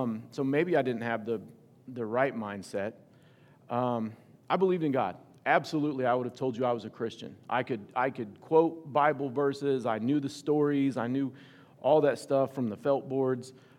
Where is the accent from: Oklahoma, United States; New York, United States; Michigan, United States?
Oklahoma, United States; So, I grew up in Oklahoma, and I'm gonna give you some of my backstory